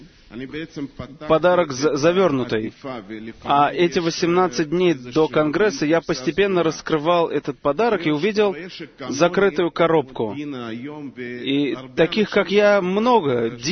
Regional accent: Kfar Saba, Central District, Israel; я из Кфар-Сабы.

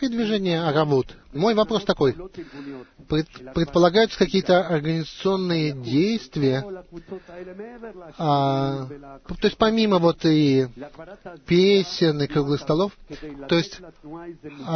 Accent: Petah Tikva, Central District, Israel; Я из Петах-Тиквы

